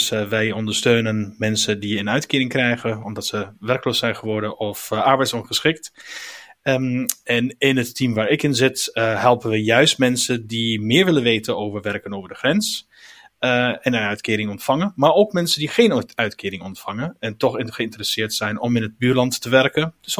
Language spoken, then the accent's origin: Dutch; Italy; Dutch is a second language; now in Netherlands; ich bin Europäer in Hart und Ziel. Vader was Duits, moeder is Zweeds. Ik ben in Italië opgegroeid.